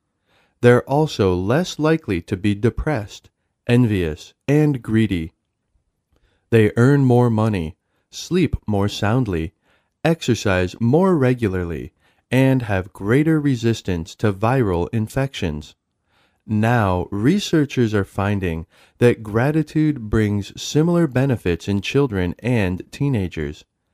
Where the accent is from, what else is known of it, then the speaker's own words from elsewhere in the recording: Maine, United States; We grew up together in Maine and have said for years that we should have an annual event.